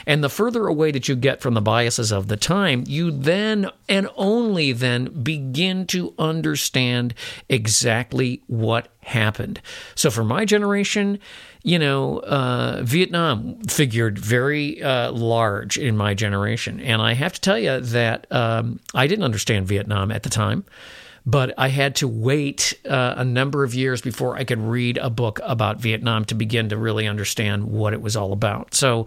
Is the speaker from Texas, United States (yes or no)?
no; Illinois, United States; I was raised in Illinois, and we were taught that Abe Lincoln was the great emancipator